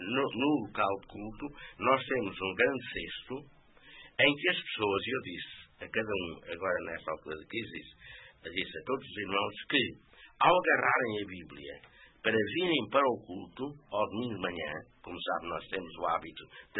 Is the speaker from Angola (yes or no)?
no; Marinha Grande, Leiria, Portugal; como é que foi a minha vida em criança, na Marinha Grande, e depois, quando encontrei o Evangelho